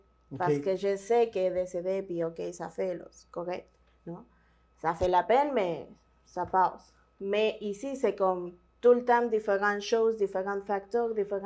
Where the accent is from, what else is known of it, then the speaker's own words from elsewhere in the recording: Mexico; French is a second language; Je viens de Mexique.